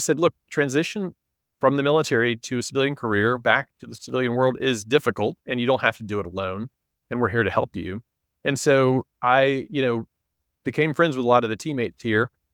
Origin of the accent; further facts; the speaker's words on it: Charlotte, North Carolina, United States; I grew up in Charlotte. And so our family decided, well, if we're going to start over in life, new career, then let's start over where we have some roots.